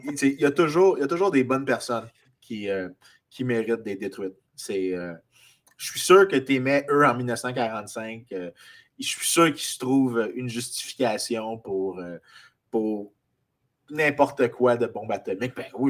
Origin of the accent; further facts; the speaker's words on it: Saint-Lambert, Quebec, Canada; je dis que je suis de Montréal, mais en réalité, je suis de la petite ville de Saint-Lambert à côté, qui est la plus belle chose autour de Montréal qui existe.